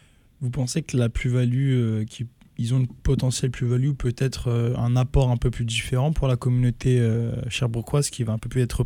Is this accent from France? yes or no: yes; France; Je suis français, c'est pour ça que je vous la pose.